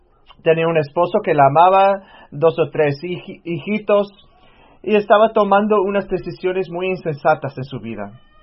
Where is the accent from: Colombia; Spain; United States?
United States; Pennsylvania; yo soy de Pensilvania